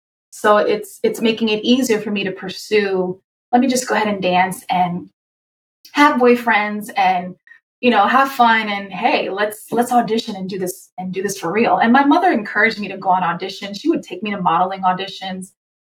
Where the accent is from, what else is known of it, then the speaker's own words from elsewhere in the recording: Yonkers, New York, United States; up in a Christian household. I'm from Yonkers, New York, and we went to church every Sunday and did the midweek services.